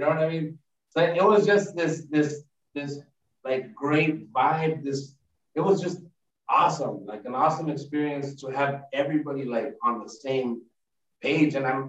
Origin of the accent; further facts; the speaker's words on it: Los Angeles, California, United States; We were raised in East LA, you know what I mean? We come from the barrio, you could say.